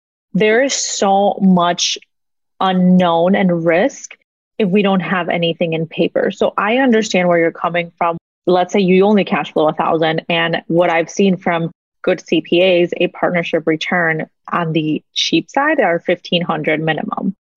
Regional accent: Mexico; English is a second language; now in United States; I think I was born and raised in Mexico. So coming here and living the American dream is something that I don't ever forget

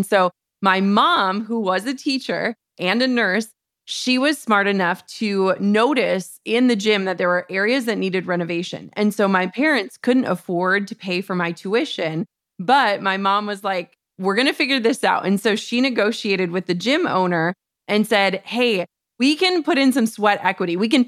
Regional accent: Minnesota, United States; And we're from Minnesota. Target is headquartered in Minnesota.

